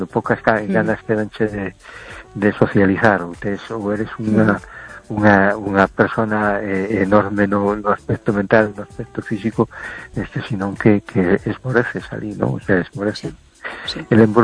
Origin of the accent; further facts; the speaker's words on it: A Coruña, Galicia, Spain; de Coruña.